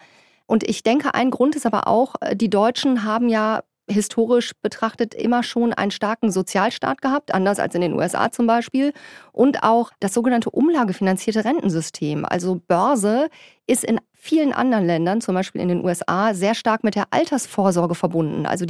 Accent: Germany; Wobei ich als Deutsche jetzt auch sagen muss

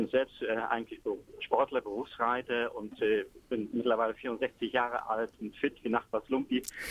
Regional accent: East Germany, Germany; Ich bin, wie gesagt, im Osten groß geworden

